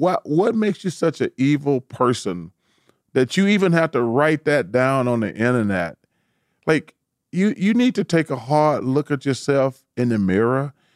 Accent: Alabama, United States; In Alabama, my home state, I think 4 dead, 20 injured.

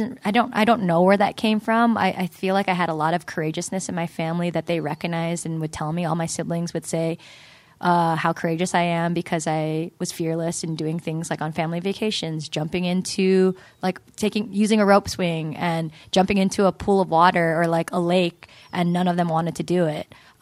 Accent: California, United States; he'll ask me where I'm from, and I'm like, I'm from California, dude.

